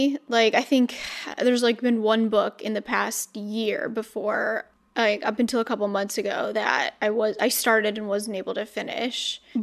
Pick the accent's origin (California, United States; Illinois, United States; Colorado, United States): Illinois, United States; Chicago; And yeah, I'm from Chicago too.